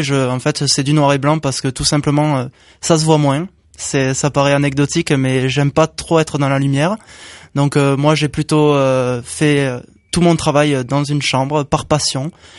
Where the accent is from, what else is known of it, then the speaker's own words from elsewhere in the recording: Decazeville, Occitanie, France; je suis originaire de Decazeville.